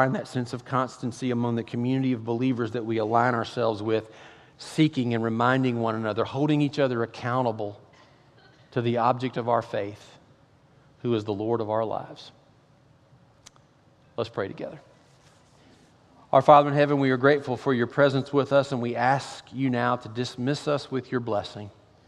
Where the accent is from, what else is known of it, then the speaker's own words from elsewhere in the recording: Kentucky, United States; born there; I was born in Kentucky in 1964.